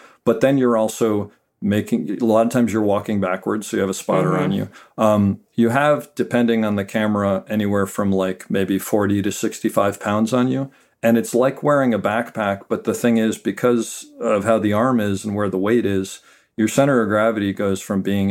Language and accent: English; Connecticut, United States; And I knew, I grew up in Connecticut. It's like, you know, burgeoning film community there.